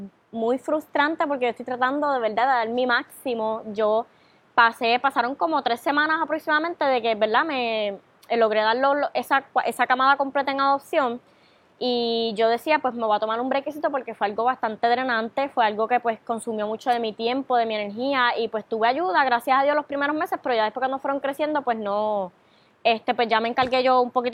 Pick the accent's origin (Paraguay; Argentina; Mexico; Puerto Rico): Puerto Rico; Manatí; En Manatí. Yo soy de Manatí.